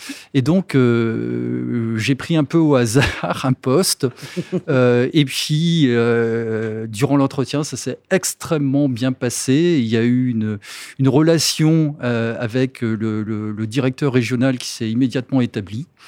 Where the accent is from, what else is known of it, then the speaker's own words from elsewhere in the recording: Rennes, Brittany, France; Oui, je suis un Breton pure souche.